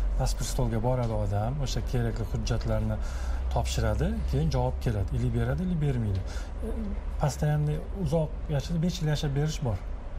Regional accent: Tashkent, Uzbekistan; born there; Men Toshkentda tug'ilganman-da.

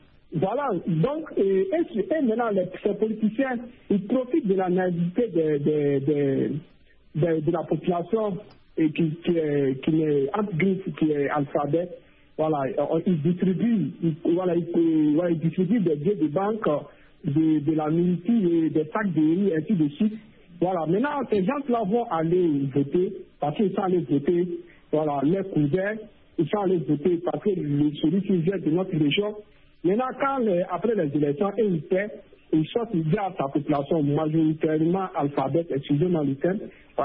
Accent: Burkina Faso; ce qui s'est passé chez nous au Burkina Faso

